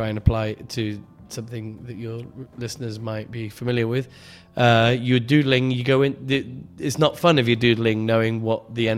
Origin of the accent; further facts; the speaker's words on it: England, United Kingdom; now in Istanbul, Turkey; I'm English, as you can tell from my stupid Ooh. Voice. I run the English improv in Istanbul called The Clap